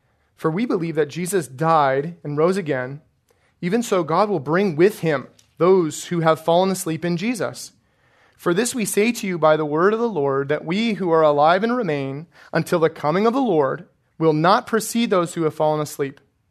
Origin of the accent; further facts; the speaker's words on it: Colorado, United States; I grew up in Colorado on a farm.